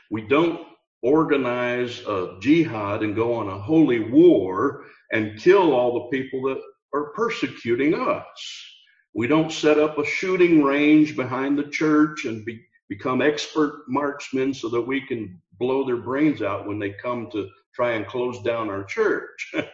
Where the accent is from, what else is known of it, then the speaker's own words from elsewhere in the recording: United States; So I tell you, as an American, I know American Christians don't know anything about real persecution.